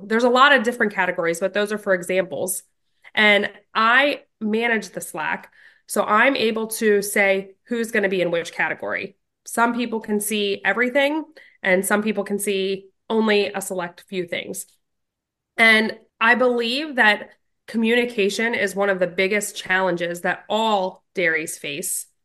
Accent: Imler, Pennsylvania, United States; I was born and raised on Singing Brook Farms in Imler, Pennsylvania.

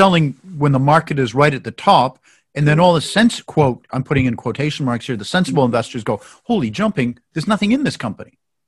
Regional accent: Canada; it's so embarrassing being a Canadian, because you'll land in some like out of the way place

